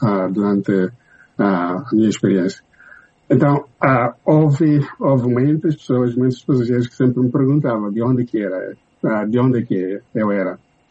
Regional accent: Mozambique; quando eu falava que eu sou de Moçambique

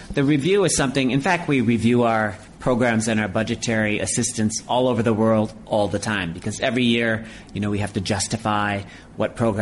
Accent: Wisconsin, United States; a little old lady in my home state of Wisconsin reaching into her purse to pay taxes.

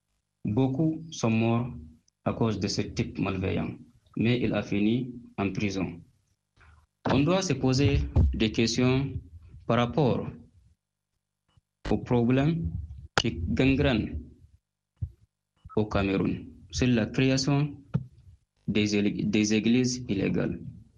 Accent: Niger; je suis Nigérien.

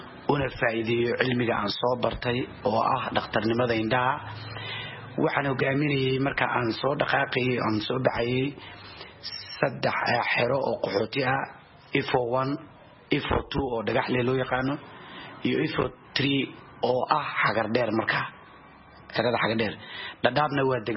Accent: Mogadishu, Banaadir, Somalia; born there; moved away; bandhigani Muqdisho ayaan ku dhashay oo ka qaxay

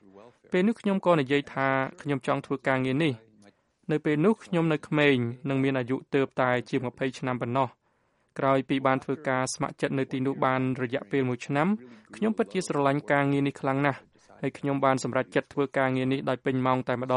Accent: New York City, New York, United States; ខ្ញុំធំដឹងក្តីនៅទីក្រុងញូវយ៉កហើយក្រោយពីបានរៀនចប់នៅមហាវិទ្យាល័យខ្ញុំបានក្លាយជាសកម្មជនសហគមន៍មួយនៅសង្កាត់ Bronx

